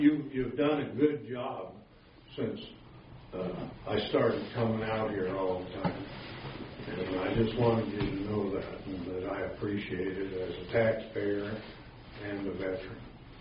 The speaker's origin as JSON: {"language": "English", "town": "Buffalo", "region": "New York", "country": "United States", "said": "I'm from Buffalo here. I moved here in 13"}